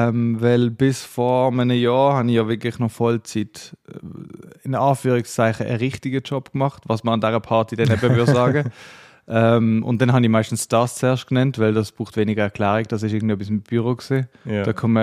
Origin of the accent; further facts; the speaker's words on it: Basel, Switzerland; accent: Basel dialect; man hört ja mit dem Dialekt, ich bin aus der Region Basel.